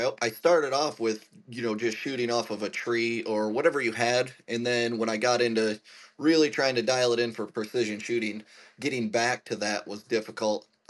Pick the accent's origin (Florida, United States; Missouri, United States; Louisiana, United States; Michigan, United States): Michigan, United States; because growing up in Michigan